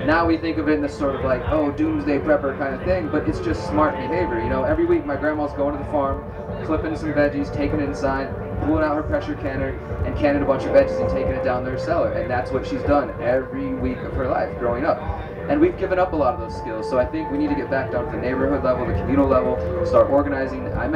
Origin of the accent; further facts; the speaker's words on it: Houston, Texas, United States; Because I'm from Houston, we had a hurricane this last year.